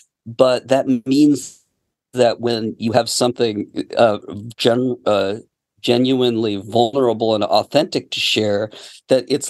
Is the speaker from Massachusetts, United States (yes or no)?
yes; Boston, Massachusetts, United States; You know, I'm from Boston like you, mm-hmm. from that area.